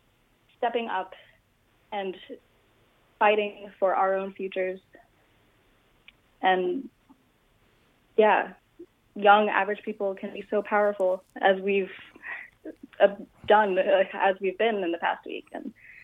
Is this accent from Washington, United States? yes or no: no; Florida, United States; I started volunteering about a year ago, and it was my hometown in Florida was hit by Hurricane Irma. And it was the first time that my hometown was given evacuation orders.